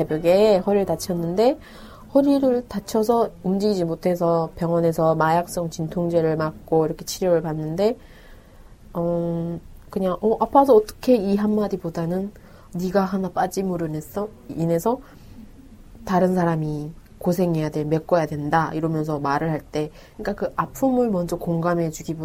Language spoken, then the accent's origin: Korean; North Korea; now in South Korea; 그때는 좀 제가 북한에서 왔다는 걸 숨기고 싶었어요.